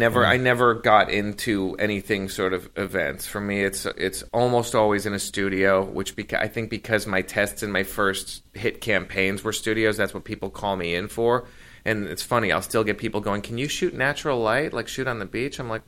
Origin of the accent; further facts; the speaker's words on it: Chicago, Illinois, United States; He's from Chicago. I'm from Chicago.